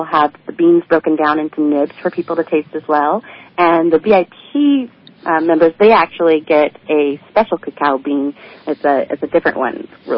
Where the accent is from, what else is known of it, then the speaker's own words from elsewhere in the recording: Redding, California, United States; Yeah, my family's been here since the 1850s, I think.